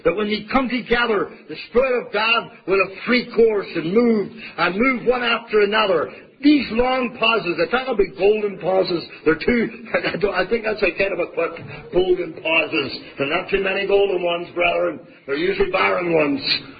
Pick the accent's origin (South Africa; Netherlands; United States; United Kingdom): United Kingdom; Northern Ireland; I was brought up in the Sunday school. In the Sunday school in Northern Ireland